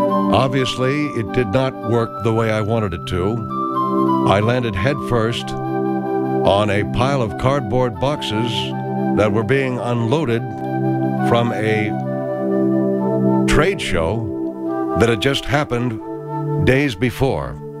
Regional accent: Saginaw, Michigan, United States; from Saginaw, Michigan.

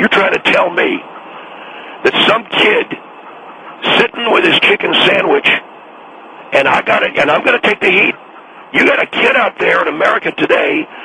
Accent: San Angelo, Texas, United States; I grew up in San Angelo, Texas, originally.

